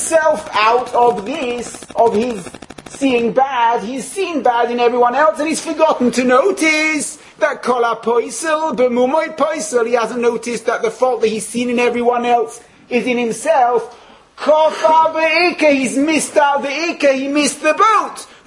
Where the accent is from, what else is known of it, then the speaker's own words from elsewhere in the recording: Israel; I come from Eretz Yisrael, and people ask me, what do you have to say?